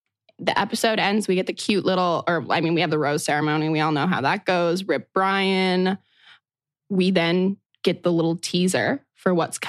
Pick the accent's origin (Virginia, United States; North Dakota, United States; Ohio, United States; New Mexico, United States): New Mexico, United States; because I'm born and raised in New Mexico.